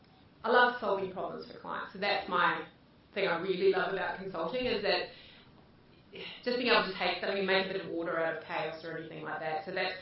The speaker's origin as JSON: {"language": "English", "country": "New Zealand", "tie": "born there", "said": "So I started, and you might know from my accent, or might not, that I was born in New Zealand."}